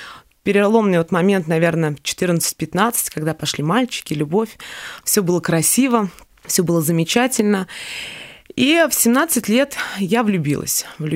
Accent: Moscow, Russia; я родилась в Москве, росла в благополучной семье.

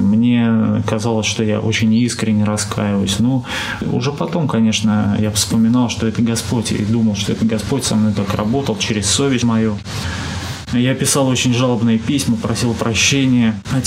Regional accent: Saratov, Saratov Oblast, Russia; Потом в середине 90-х годов в нашем городе, я из Саратова, в нашем городе появились наркотики

